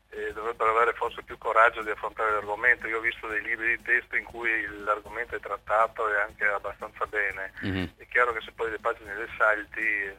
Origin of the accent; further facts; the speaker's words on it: Trieste, Friuli-Venezia Giulia, Italy; born there; Io ovviamente non sono esule di prima generazione, sono nato a Trieste nel 54